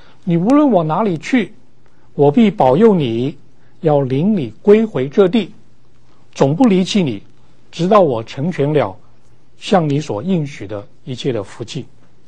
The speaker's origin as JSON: {"language": "Chinese", "country": "China", "said": "我们中国人很坏的，就给他们取了一个绰号叫做挑筋教。"}